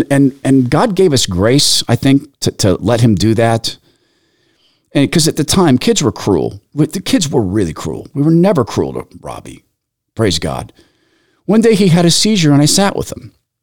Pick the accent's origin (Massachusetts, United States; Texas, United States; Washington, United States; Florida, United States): Washington, United States; Spokane; This was back in the when I grew up in Spokane. We lived in basically a field that had been converted to houses.